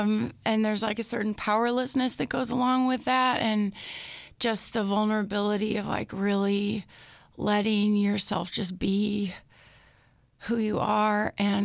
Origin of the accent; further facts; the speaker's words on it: Missouri, United States; now in California, United States; I live in California, but it's great to be in Arkansas. I'm originally from Missouri